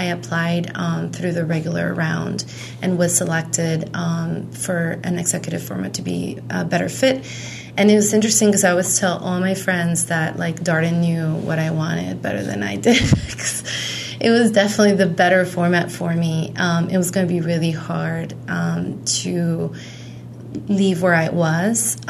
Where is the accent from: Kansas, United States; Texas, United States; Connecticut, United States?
Texas, United States; now in Washington, D.C., United States; I'm originally from Texas, but I've been in the D.C. metro area for the majority of my professional life.